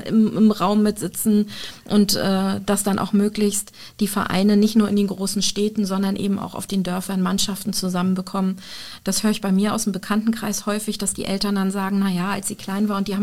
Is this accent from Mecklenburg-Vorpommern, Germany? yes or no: yes; Rostock, Mecklenburg-Vorpommern, Germany; born there; Ich als gebürtige Rostockerin nur von mir weisen kann.